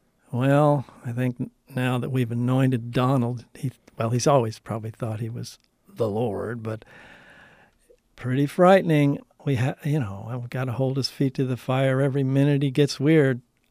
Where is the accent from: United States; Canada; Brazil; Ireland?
Ireland; I'm Irish.